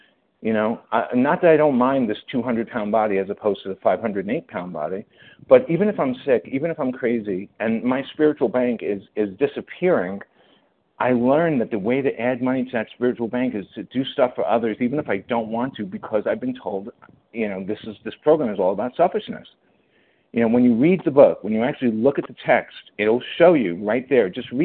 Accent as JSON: {"language": "English", "region": "New York", "country": "United States", "said": "I was, after 9/11 hit, and I'm a New Yorker, and I'll tell this really brief"}